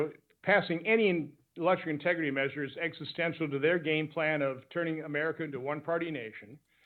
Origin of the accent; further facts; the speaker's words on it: Wisconsin, United States; The good news is we're from Wisconsin and we know how to disagree agreeably.